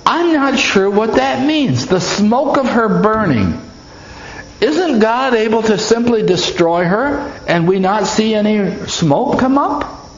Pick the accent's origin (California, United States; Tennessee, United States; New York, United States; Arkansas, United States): New York, United States; So when I tell people I'm from New York, I say I'm from upstate New York. I'm from northern New York.